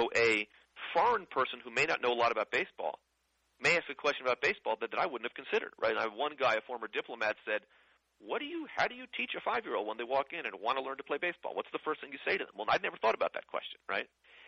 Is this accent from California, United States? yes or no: yes; San Francisco, California, United States; which is what I ate at ballpark growing up in San Francisco, right?